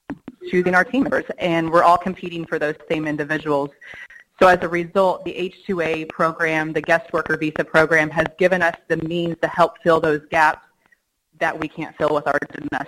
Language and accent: English; Kansas, United States; I'm from Northwest Kansas. My husband, Ryan, and I have a grain farm there, but our major focus is our custom harvest.